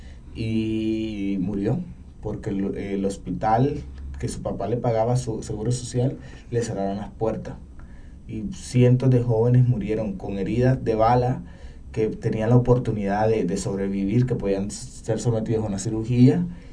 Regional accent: Managua, Nicaragua; En Managua, sí, nosotros somos de Managua, de la capital.

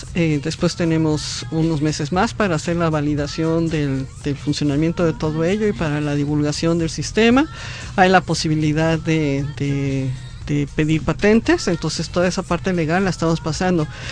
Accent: Mexico; yo estuve en Perú, como dije, soy mexicana y soy visitante, profesor extranjero.

